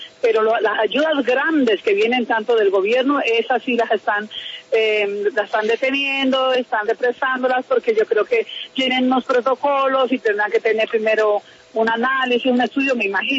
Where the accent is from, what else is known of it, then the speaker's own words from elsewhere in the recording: Mocoa, Putumayo, Colombia; nosotros somos del departamento, somos de Mocoa, de Putumayo